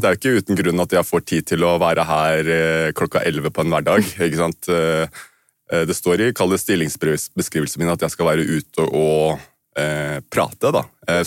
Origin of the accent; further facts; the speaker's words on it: Kongsvinger, Innlandet, Norway; jeg er jo født og oppvokst på Kongsvinger også, hvor du på en måte også har veldig sterk kallet jantelov, ikke sant?